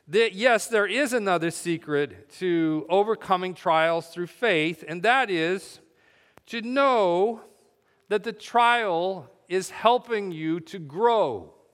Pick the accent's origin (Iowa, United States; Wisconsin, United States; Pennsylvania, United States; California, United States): California, United States; Upland; There was a field just a few houses down from the house that I grew up in Upland, down there halfway between Los Angeles and Loma Linda.